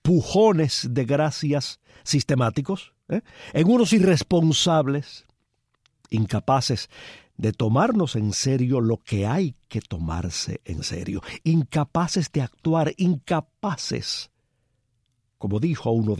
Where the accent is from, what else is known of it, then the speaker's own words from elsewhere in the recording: Cuba; ¿Cómo somos los cubanos? ¿Cómo nos ve la mayor parte del mundo? ¿O cómo muchos de nosotros sabemos que en el fondo realmente somos?